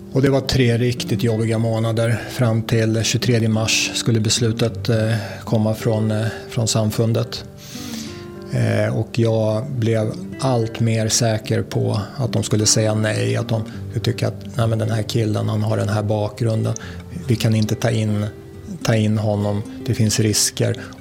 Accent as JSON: {"language": "Swedish", "town": "Stockholm", "region": "Stockholm County", "country": "Sweden", "tie": "born or raised there", "said": "Stockholm är min hemstad och jag ville hem till Stockholm."}